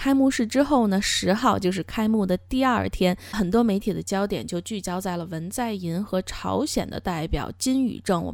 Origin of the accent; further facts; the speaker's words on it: China; 那最年轻的运动员呢，是来自我们的老家哈，中国代表团里面最年轻的这个运动员